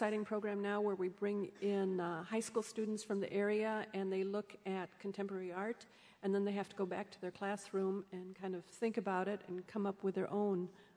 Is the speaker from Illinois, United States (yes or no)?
yes; Illinois, United States; No, I'm from Illinois.